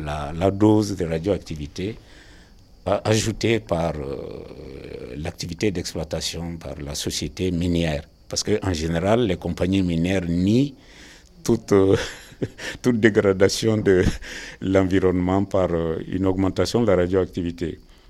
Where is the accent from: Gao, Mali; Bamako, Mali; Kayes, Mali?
Kayes, Mali; Faléa; now in Europe; Faléa, entre nous, c'est ma région natale, c'est ma commune natale.